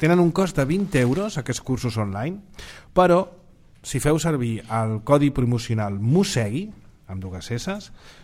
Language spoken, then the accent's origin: Catalan; Barcelona, Catalonia, Spain; No, jo sóc de Sant Andreu, també. Però com sóc nascut a la Sagrada Família...